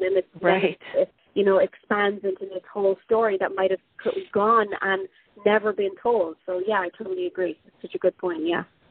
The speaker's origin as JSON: {"language": "English", "country": "Ireland", "tie": "born or raised there", "lives_now": "Honduras", "said": "like I'm originally from Ireland, so I grew up very different to how my children are growing up with me in Honduras."}